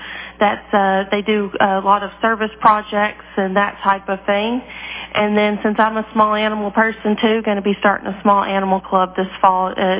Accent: Texas, United States; So a little bit about me is obviously I grew up in Texas if I worked for AgriLife, and moved here, love it here, no plans to go back.

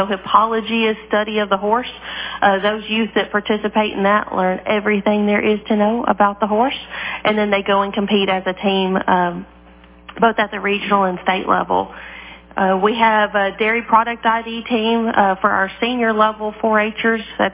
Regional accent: Texas, United States; So a little bit about me is obviously I grew up in Texas if I worked for AgriLife, and moved here, love it here, no plans to go back.

